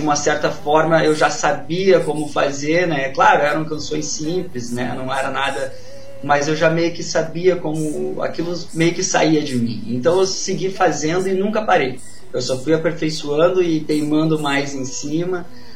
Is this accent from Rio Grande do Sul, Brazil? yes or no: yes; Taquara, Rio Grande do Sul, Brazil; also born or lived in Igrejinha; nasci em Igrejinha, a família era minha, Igrejinha. Meu pai é de Pinhão Soares, mas eu nasci em Igrejinha. E aí, mas sempre morei em Taquara, sempre residi em Taquara.